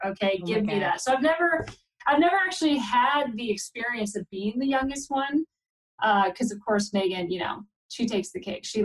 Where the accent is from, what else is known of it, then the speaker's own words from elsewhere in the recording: Redding, California, United States; I'm from, like, Northern California, Redding.